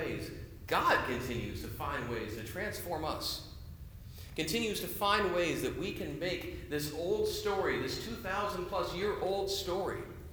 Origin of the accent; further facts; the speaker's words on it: Washington, United States; I'm from South King County, I can actually make that sound pretty well.